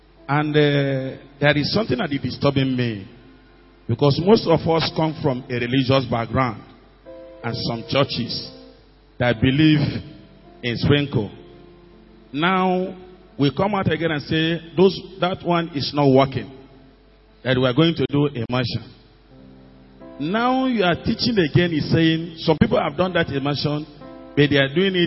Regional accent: Jos, Plateau, Nigeria; I come from Jos anyway. I came from Jos.

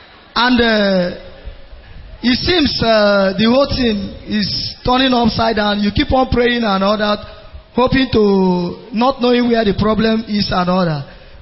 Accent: Imo, Nigeria; I am from Imo State.

